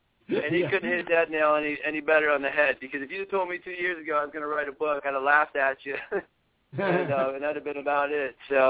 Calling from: Pittsburgh, Pennsylvania, United States; Pittsburgh, Pennsylvania.

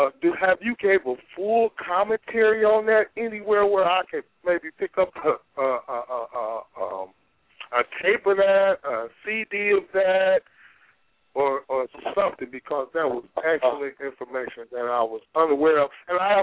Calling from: Detroit, Michigan, United States; I'm calling from Detroit.

